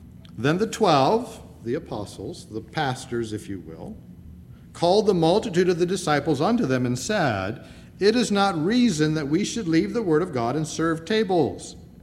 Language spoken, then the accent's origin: English; United States; born there; I'm German, but I'm an American by birth, but by heritage, I'm German. But I wasn't born in Germany.